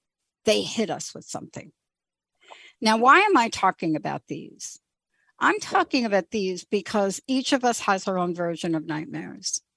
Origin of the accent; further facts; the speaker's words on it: Bronx, New York, United States; I mean, I was a kid from the Bronx and, you know, anything that would get me out of the streets